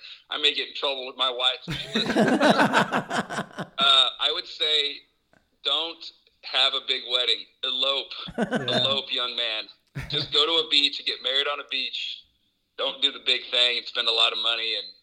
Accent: Plainfield, Indiana, United States; also born or lived in Georgia; I grew up in mostly in Plainfield, Indiana. I lived in Georgia for 3 years when I was a kid, but we moved back to Plainfield.

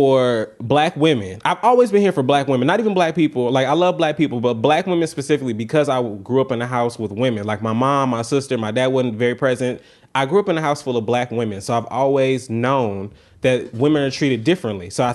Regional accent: the South, United States; But I'm from the South

